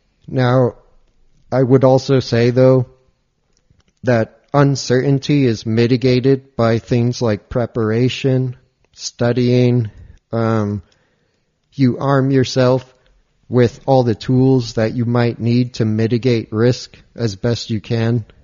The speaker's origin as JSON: {"language": "English", "region": "New York", "country": "United States", "tie": "born or raised there", "said": "I grew up in the U.S. I'm from the United States and had never been. I grew up mostly in New York. I moved around a little bit, but I had never been west of the Mississippi"}